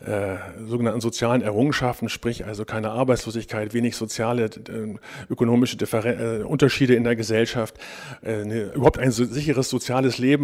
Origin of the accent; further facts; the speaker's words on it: West Germany, Germany; born there; wenn ich mich als Westler, ich bin nun mal im Westen geboren